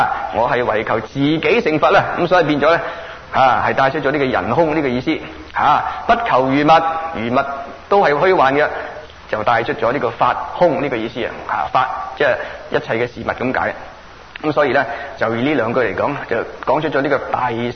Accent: Guangdong, China; 所以我哋廣東人咧都唔好咁牙刷，我哋都係南蠻嘅人。

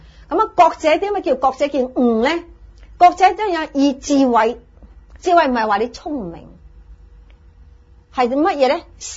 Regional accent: China; 所以我哋中国人讲得几好啊，君子之交淡如水

